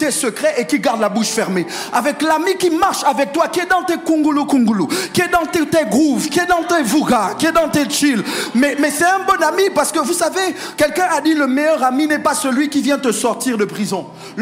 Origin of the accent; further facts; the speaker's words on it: Port-Gentil, Ogooué-Maritime, Gabon; J'ai grandi à Port-Gentil. C'est pas très loin de Libreville. Je reviens pas des États-Unis, je reviens pas de Chine, je reviens pas de France. J'ai grandi à Port-Gentil. À Port-Gentil, j'allais à Raponda.